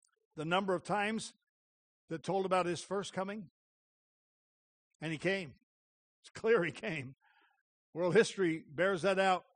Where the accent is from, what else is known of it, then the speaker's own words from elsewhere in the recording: United States; And then when I understood the threat of communism and Russia, I grew up in the United States